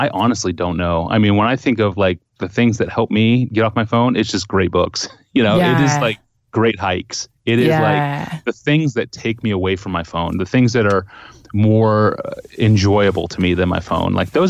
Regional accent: Nebraska, United States; I grew up in Nebraska, so there was no, like, I could choose.

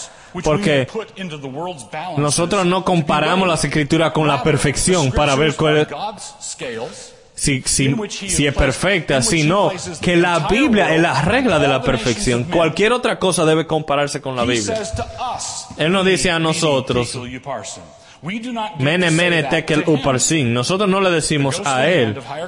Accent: Idaho, United States; Spanish is a second language; I'm from Idaho. Soy de Idaho.

